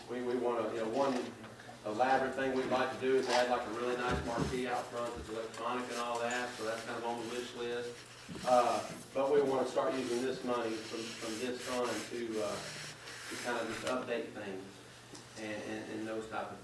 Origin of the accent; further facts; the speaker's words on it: Hendersonville, Tennessee, United States; I love it, and I grew up in Hendersonville, so I feel like I can speak freely from that angle too.